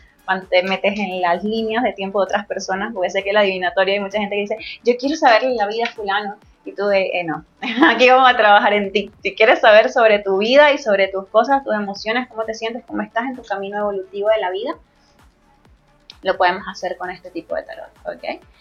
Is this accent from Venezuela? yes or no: yes; Venezuela; now in Buenos Aires, Argentina; ¿okay? Soy venezolana.